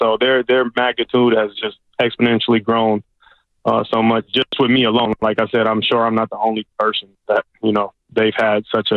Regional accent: Oakland, California, United States; something different than what I was used to growing up in East Oakland.

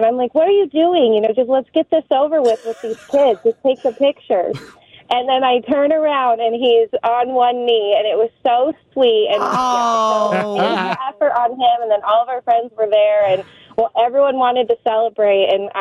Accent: Tahoe City, California, United States; So I grew up in Tahoe City

